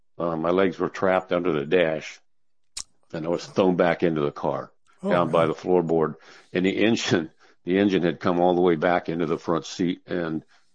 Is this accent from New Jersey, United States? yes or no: no; Missouri, United States; I grew up in Missouri